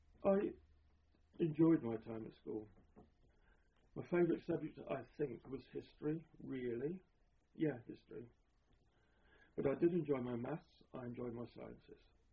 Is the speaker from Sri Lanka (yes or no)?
no; Eastleigh, South East England, United Kingdom; born there; I was born in Eastleigh in Hampshire at 10 o'clock on Sunday, the 4th of February 1923.